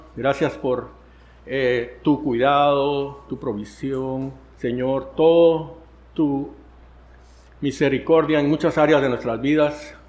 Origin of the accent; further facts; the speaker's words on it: Guatemala; moved away; also born or lived in Costa Rica; Yo soy de Guatemala, nací allá hace algunos añitos, un poquito más que Pastor Hamilton.